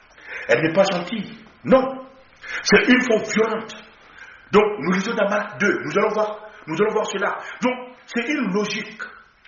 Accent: Burkina Faso; now in France; Donc quand je vais retourner au Burkina, je suis le Burkina, mais pour le moment, je suis français.

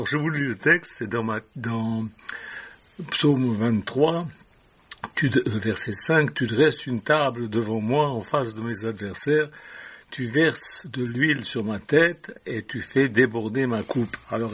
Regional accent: Switzerland; Moi je viens de Suisse, et en Suisse on a des montagnes, des collines, et j'ai vu déjà, quand j'étais enfant, j'étais jeune, j'ai vu des bergers seuls

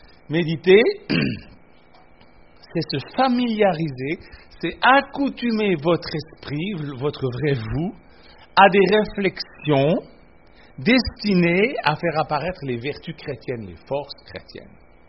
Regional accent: Switzerland; Vous savez que chez nous, en Suisse, ce que vous appelez la lingerie, nous, ça s'appelle la chambre à lessive.

